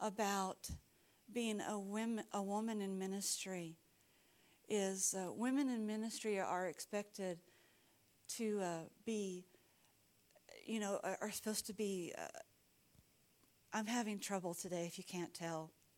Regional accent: Bloomfield, New Mexico, United States; born there; Because I was born in this country. I was born in Bloomfield, New Mexico.

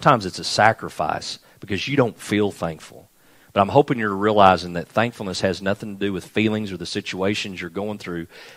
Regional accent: United States; Just, you know, I'm an American. I live in a great nation.

